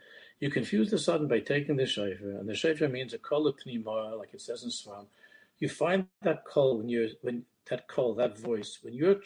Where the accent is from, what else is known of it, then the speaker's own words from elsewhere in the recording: United States; We grew up here in America.